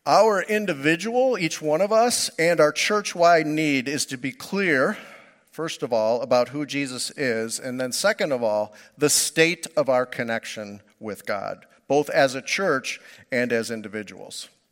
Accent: Toledo, Ohio, United States; My house growing up in Cross Gates in South Toledo, we had single car garage, we had a bay window

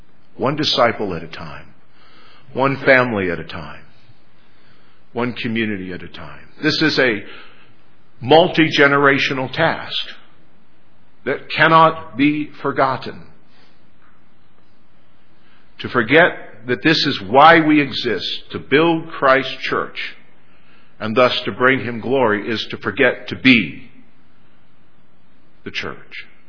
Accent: West Virginia, United States; also born or lived in Mississippi; I lived in Mississippi for 4 years, relatives in North Carolina for years. I was raised in West Virginia, lost my accent.

